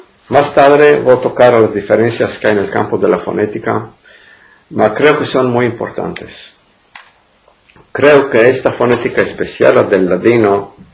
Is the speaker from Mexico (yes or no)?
no; Izmir, İzmir, Turkey; yo en Izmir, mi ciudad natal, cuando nos demandaban qué lengua estás hablando, qué lengua hablas, nosotros hablamos el español.